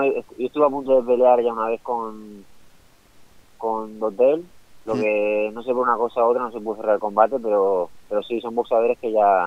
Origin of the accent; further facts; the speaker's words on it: Viladecans, Catalonia, Spain; also born or lived in Sant Boi de Llobregat; Sí, pero yo soy nacido, pero yo soy de Viladecans.